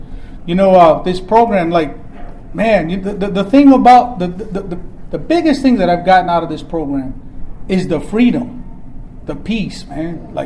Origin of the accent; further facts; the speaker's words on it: Chicago, Illinois, United States; I'm from Chicago, Illinois. I don't know a single person on the East Coast, man.